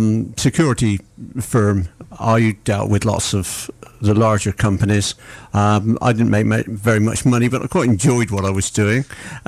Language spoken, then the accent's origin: English; Bristol, South West England, United Kingdom; born there; I was born in Bristol. I was born in the Ashley Ward quite a few years ago, but I'd rather not actually say how many.